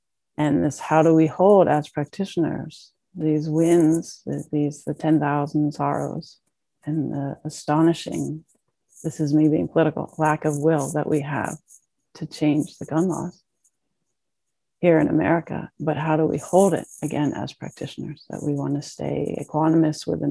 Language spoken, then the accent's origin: English; Pittsburgh, Pennsylvania, United States; the shootings at the synagogue in Pittsburgh, which is where I grew up. And I grew up in Squirrel Hill